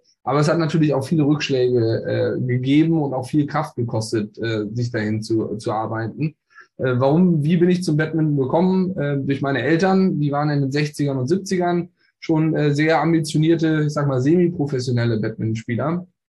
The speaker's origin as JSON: {"language": "German", "town": "Bonn", "region": "North Rhine-Westphalia", "country": "Germany", "tie": "born or raised there", "said": "gebürtig aus Bonn, bin inzwischen 38 Jahre jung"}